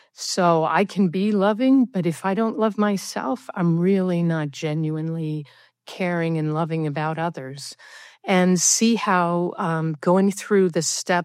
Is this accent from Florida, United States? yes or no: no; New Jersey, United States; from New Jersey.